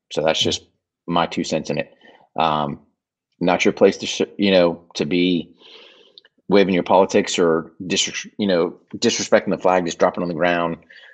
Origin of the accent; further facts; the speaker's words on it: United States; just because as an American, that's, there's no better team.